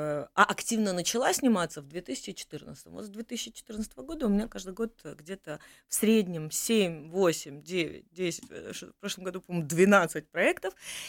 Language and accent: Russian; Kyiv, Ukraine; Я как киевлянка, наверное, вот мне кажется, что я знаю просто 70% Киева.